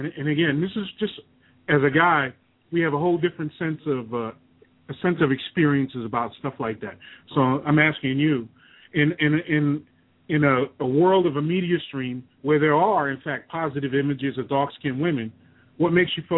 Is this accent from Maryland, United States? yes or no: no; Queens, New York, United States; You know, I was I grew up in Queens, New York, and I watched rap get born, pretty much.